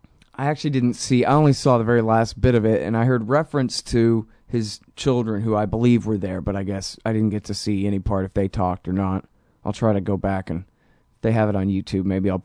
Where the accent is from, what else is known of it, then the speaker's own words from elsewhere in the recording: United States; I'm like this. I'm an American.